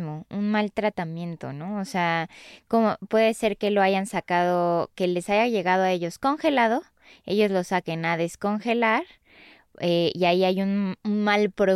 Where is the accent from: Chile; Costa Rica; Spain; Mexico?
Mexico; nosotros como mexicanos, muchos mexicanos no sabemos qué es la trazabilidad